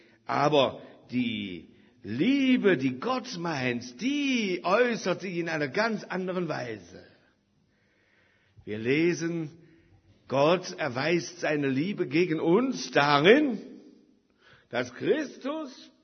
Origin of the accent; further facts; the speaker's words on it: Rhineland, Germany; Im Rheinland, wo ich herkomme, da hieß das Karneval.